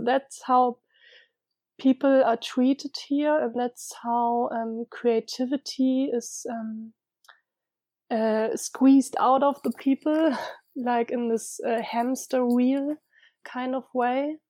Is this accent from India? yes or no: no; Hamburg, Germany; also born or lived in London; I studied in Hamburg in my hometown, and also I did my master's degrees in London